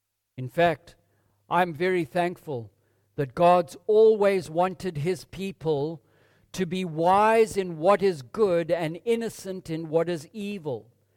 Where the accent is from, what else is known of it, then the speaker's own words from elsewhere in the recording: Zimbabwe; I know that to be true of the people I grew up in Zimbabwe.